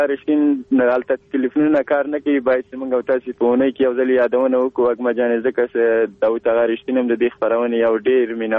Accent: Kabul, Afghanistan; born there; زه دلته څه په دې ټولنه کې پیدا شوی ما په کابل کې دی سبس کې نو زما کوچیتوب مې نه ده لیدلی

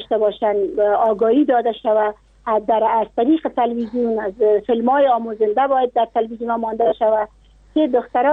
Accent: Nimruz, Afghanistan; نه والله، در ولایت ما اوقدر اگر راست پرسان کنی بزن زیاد حق نداده.

